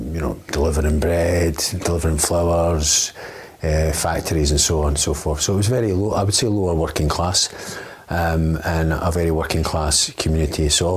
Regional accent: Edinburgh, Scotland, United Kingdom; I'm Edinburgh born and bred. I'm 47. So that means I grew up in Edinburgh, in the west side of the city, in the 70s and 80s.

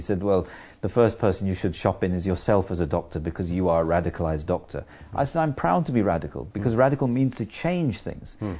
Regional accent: United Kingdom; I have to say I'm very proud of being a British GP

